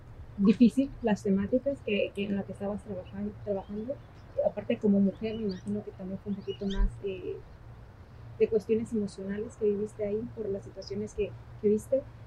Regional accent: Mexico; Y ahorita pues uno como mexicano lo entiende, ¿verdad?

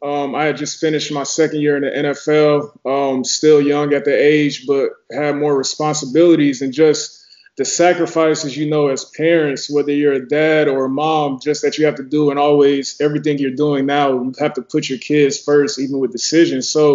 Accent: Atlanta, Georgia, United States; I'm from Atlanta.

